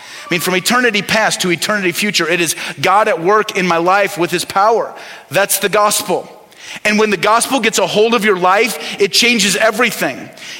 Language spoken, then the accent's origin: English; Midwest, United States; And some of you know I moved out here a little over 5 years ago. I grew up in the Midwest. I grew up as a Chicago Bears fan